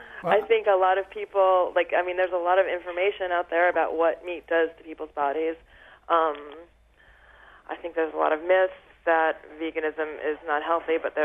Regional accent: Brooklyn, New York, United States; And growing up in Brooklyn, I was able to find a lot of like different cuisines

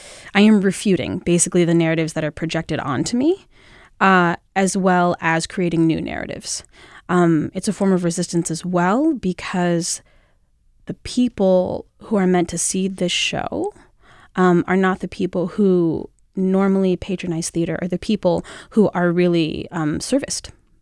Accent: United States; I can only speak as an American, only ever having lived here.

